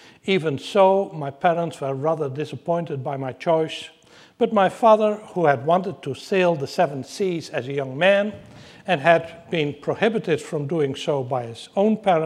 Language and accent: English; the Northeast, Netherlands; I grew up in the Dutch countryside in a small village in the northeast